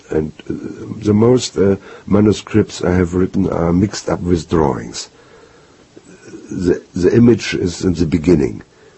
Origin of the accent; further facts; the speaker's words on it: Gdańsk, Pomeranian Voivodeship, Poland; I'm born in Danzig. Yeah. I lost my hometown